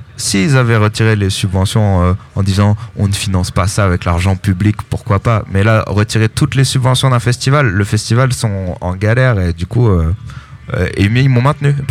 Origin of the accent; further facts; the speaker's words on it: Caen, Normandy, France; Non, en plus je viens de Caen.